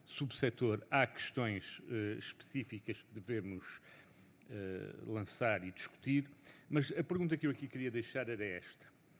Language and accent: Portuguese; Vila Real, Portugal; eu, enquanto transmontano e douriense, não aceito estas coisas como inevitabilidade